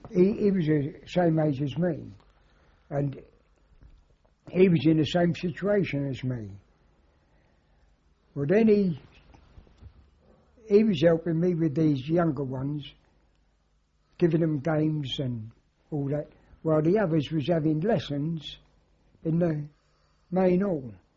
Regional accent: London, United Kingdom; I know we're from London, but you're from here.

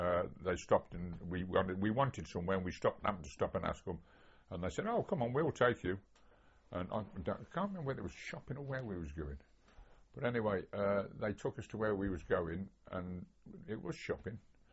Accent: England, United Kingdom; And I said, well, we're not Canadians. We're from England.

